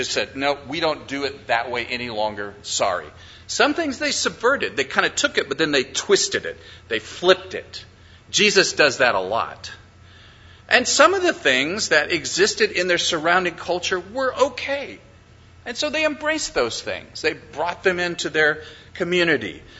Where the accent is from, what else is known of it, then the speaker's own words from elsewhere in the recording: Minnesota, United States; now in Texas, United States; There is a Texas thing that is as big as anywhere I've ever lived. I grew up in Minnesota